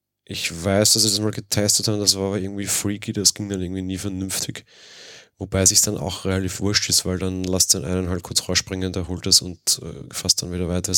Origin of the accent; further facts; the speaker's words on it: Austria; Und jetzt komme ich als Österreicher um die Ecke